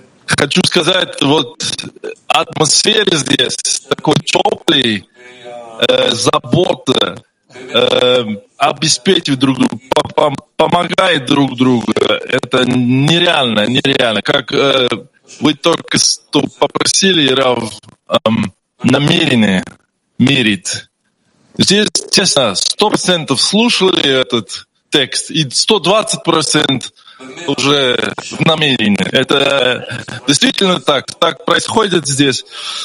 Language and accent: Russian; Kazakhstan; я единственный из Казахстана, который учится Кабале.